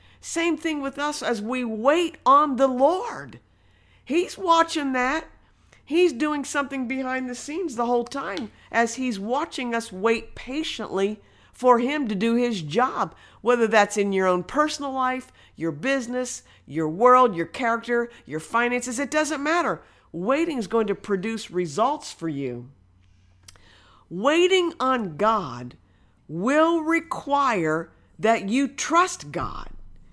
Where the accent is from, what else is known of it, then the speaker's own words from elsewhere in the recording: Midwest, United States; You know, we're originally from the Midwest. We grew up watching farmers and farms around our area.